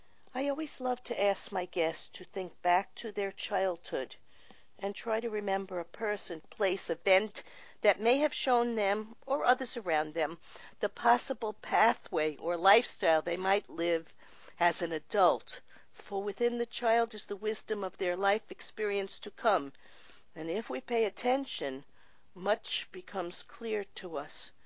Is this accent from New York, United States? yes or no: yes; New York, United States; And I'm the same way. I grew up in New York also.